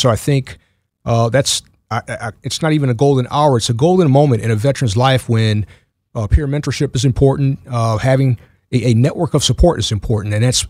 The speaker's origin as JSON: {"language": "English", "town": "Buffalo", "region": "New York", "country": "United States", "said": "Well, let's see if you can pick up on a theme here. I'm from Buffalo, New York."}